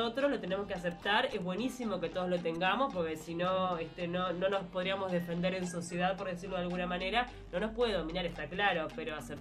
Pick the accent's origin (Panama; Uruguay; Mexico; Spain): Uruguay; En todas partes del mundo, soy uruguayo